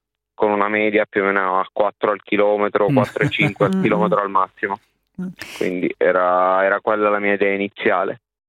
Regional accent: Pantelleria, Sicily, Italy; Sì, sì, sono di Pantelleria e anche lì è molto allenante

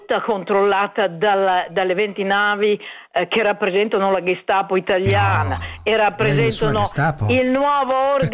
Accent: Emilia-Romagna, Italy; io sono dell'Emilia Romagna

